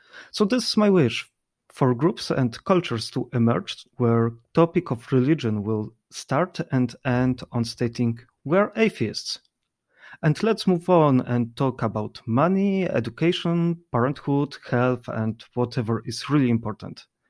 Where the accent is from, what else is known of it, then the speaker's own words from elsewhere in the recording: Poland; from Poland.